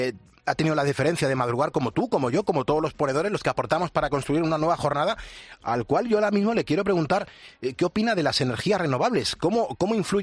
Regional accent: Madrid, Community of Madrid, Spain; yo que soy de Madrid

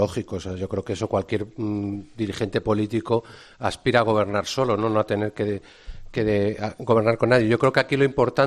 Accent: Cádiz, Andalusia, Spain; Mi padre como yo gaditano, mi madre gironí, de Gerona.

